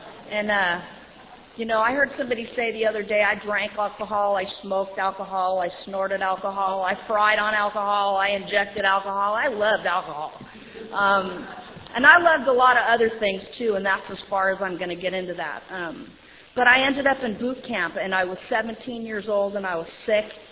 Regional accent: Manhattan Beach, California, United States; I was raised in Manhattan Beach

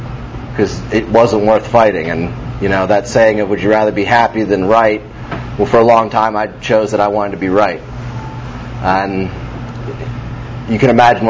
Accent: Bethlehem, Pennsylvania, United States; born there; Let's begin at the beginning. I was born in Bethlehem, Pennsylvania. I was the first of two sons to two very loving parents.

